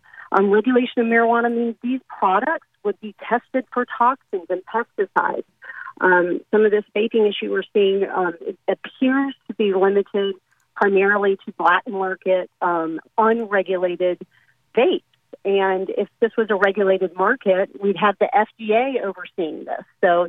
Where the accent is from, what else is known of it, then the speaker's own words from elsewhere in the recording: Colorado, United States; now in Florida, United States; Well, as you know, I came from Colorado, and where we do have adult use legalized there.